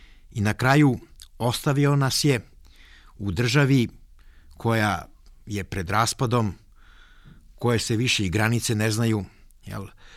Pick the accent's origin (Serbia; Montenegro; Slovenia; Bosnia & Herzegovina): Serbia; ja sam sklon da kažem da je on zapravo najgori srpski vladar koga smo mi kao Srbi imali u posljednjih 800 godina